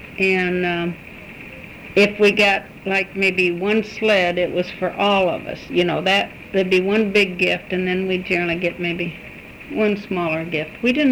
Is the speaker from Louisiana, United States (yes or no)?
no; Marengo, Iowa, United States; moved away; street here is named after my hometown in Iowa